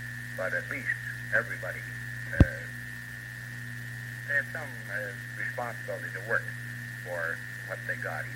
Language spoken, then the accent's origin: English; Barrie, Ontario, Canada; I was born and raised in Barrie, at, near the corner of right in Barrie, and since then I've been out here at Crown Hill.